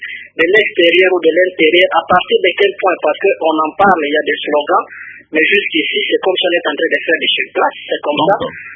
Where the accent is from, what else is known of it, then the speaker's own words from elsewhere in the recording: DR Congo; la proportion de la corruption chez nous au Congo